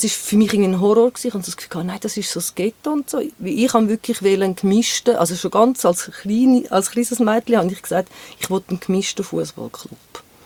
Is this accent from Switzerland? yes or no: yes; Rümlang, Zurich, Switzerland; Ich bin in Rümlang aufgewachsen.